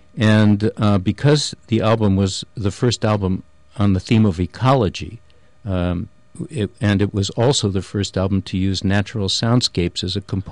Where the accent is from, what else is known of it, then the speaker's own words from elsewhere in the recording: Midwest, United States; We never had an animal while we were growing up. My sister and I were growing up in the Midwest. We never had an animal in the house.